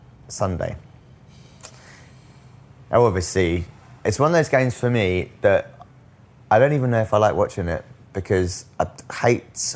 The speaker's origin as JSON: {"language": "English", "region": "London", "country": "United Kingdom", "tie": "born or raised there", "said": "I've been growing up in North London all my life."}